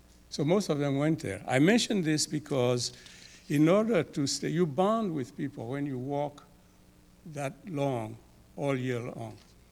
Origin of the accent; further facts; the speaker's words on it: Côte d’Ivoire; I was born and raised in Ivory Coast in the animist tradition of the Dan tribe, which I belong to, in Western Ivory Coast.